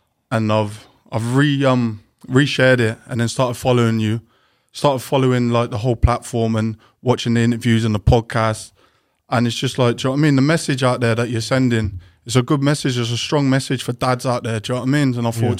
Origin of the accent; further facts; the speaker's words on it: Swindon, South West England, United Kingdom; I come from Swindon, so it's about an hour and a half away, do you know what I mean?